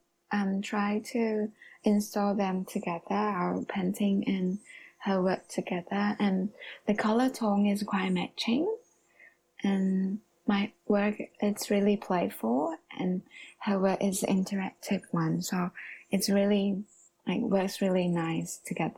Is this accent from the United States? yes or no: no; Taiwan; now in New Zealand; the little events that I personally experienced growing up in Taiwan.